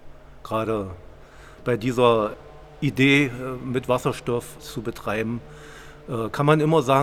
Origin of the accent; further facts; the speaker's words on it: Saxony-Anhalt, Germany; moved away; Ich bin ursprünglich aus Sachsen-Anhalt, wohne aber schon über 40 Jahre hier in dem.